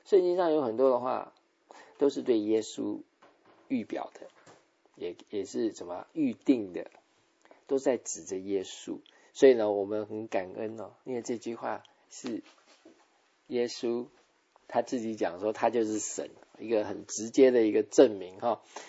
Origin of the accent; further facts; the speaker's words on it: China; 我们中国人最大的偏见就是